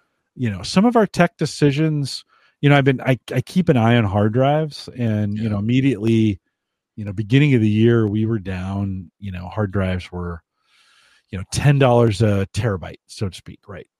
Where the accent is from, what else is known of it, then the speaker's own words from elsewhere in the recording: United States; I mean, you're Canadian, I'm American.